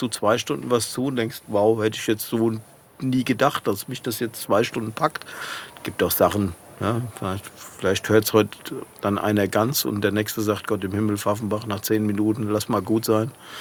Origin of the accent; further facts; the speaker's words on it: Hanau, Hesse, Germany; weil ich ihn in Hanau, in meiner Heimatstadt, mal so ganz klassisch mit Bademantel an diesem gläsernen Flügel fotografiert habe.